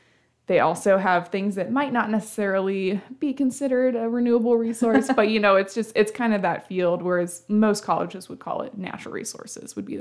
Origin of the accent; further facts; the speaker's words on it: Dayton, Ohio, United States; So, I'm originally from the Dayton, Ohio area, which is obviously not near here. I grew up all my life in Ohio, and I kind of just decided to keep my Midwest trend going.